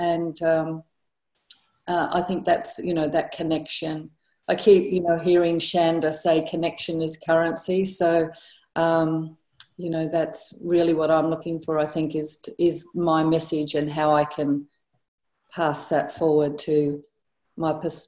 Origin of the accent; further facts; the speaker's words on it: Australia; Well, obviously, with our accent, we're from Australia.